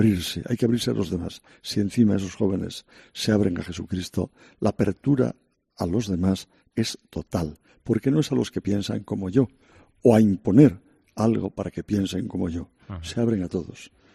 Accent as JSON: {"language": "Spanish", "town": "Santander", "region": "Cantabria", "country": "Spain", "said": "Nunca les he en mi tierra de origen, Santander, nunca les he abandonado."}